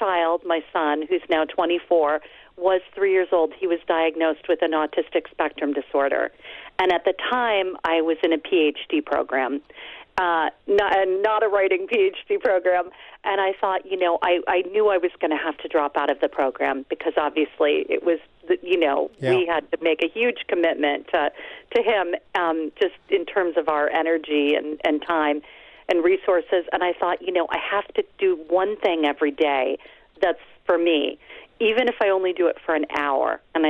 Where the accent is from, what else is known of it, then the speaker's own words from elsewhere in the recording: Chicago, Illinois, United States; I grew up in Chicago, but we spent every summer at a cabin in a lake in northwestern Wisconsin.